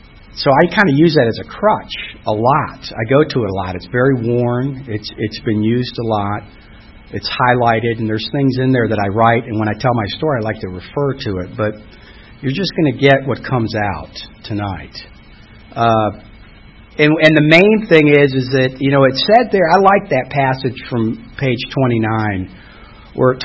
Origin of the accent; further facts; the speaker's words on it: Ohio, United States; I grew up in outside of Columbus, Ohio, and grew up in a great family.